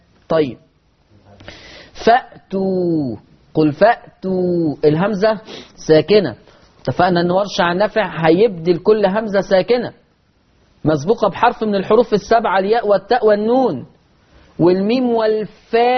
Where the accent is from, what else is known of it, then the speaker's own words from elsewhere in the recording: Egypt; accent: Egyptian; ودي لهجتنا كمصريين على فكره،